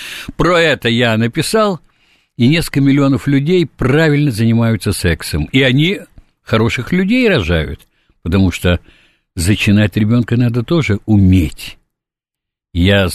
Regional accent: Saint Petersburg, Russia; Мы сейчас ленинградец, я там родился, прожил

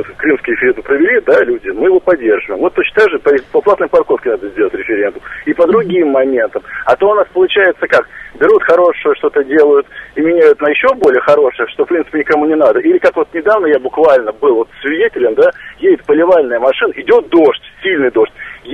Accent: Moscow, Russia; Я москвич.

